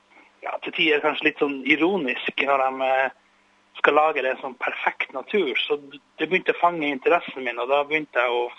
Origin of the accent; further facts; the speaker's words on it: Honningsvåg, Finnmark, Norway; now in Oslo, Norway; etter jeg har vokst opp i Honningsvåg, så er vi jo ikke plaget med så mye trær der. Og når jeg kom til Oslo